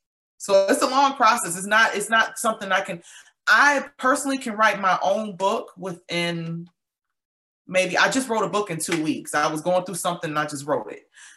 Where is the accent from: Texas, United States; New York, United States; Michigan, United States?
New York, United States; Buffalo; now in Georgia, United States; And yes, I was born and raised in Buffalo. I'm in Georgia now.